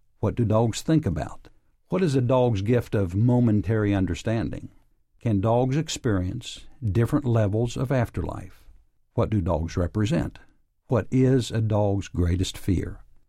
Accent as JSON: {"language": "English", "town": "Huntington", "region": "West Virginia", "country": "United States", "tie": "born or raised there", "said": "And so now Cabell Huntington Hospital in my hometown is building a children's hospital."}